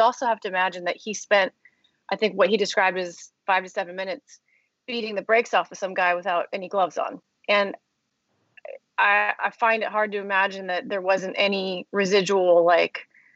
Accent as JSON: {"language": "English", "region": "Midwest", "country": "United States", "said": "I mean, I'm from the Midwest."}